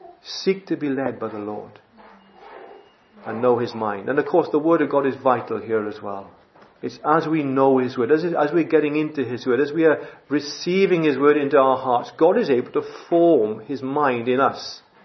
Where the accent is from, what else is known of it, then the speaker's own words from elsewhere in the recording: Wales, United Kingdom; Now, being a Welshman, I'm very passionate about certain things.